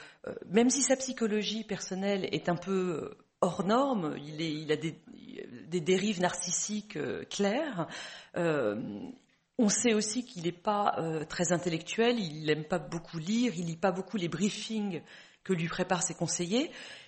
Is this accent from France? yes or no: yes; France; qui sont pour nous Français extrêmement intéressantes. Vous savez que chez nous en France